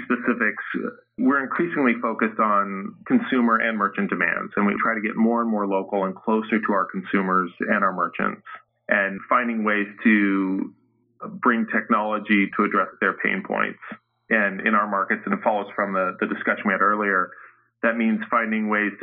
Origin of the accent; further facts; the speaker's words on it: United States; and I'm an American, so, you know, doing business in the developing world was new for me as well.